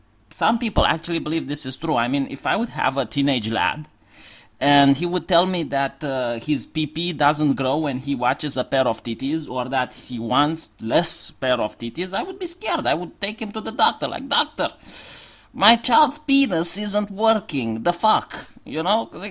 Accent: Romania; I'm a bloke from Eastern Europe, Romania more exactly, an ex-communist country. So I hope my accent isn't that difficult to understand.

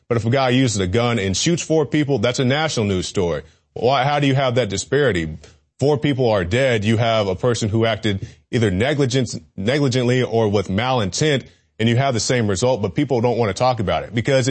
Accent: Tulsa, Oklahoma, United States; Now, we have some news out of my hometown of Tulsa, Oklahoma.

